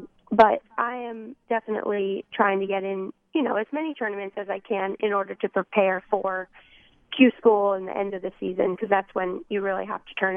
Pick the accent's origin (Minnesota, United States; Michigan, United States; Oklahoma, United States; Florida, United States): Florida, United States; I grew up in South Florida, but going to school in the Carolinas